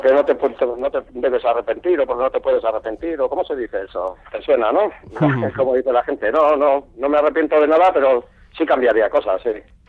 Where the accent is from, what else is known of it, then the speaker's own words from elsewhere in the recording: Galicia, Spain; fíjate que soy gallego